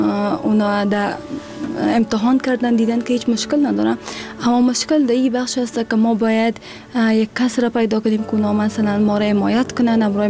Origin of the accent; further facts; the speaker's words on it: Afghanistan; و دوباره به افغانستان آمدم، امروی دوستای خود یک جا شدم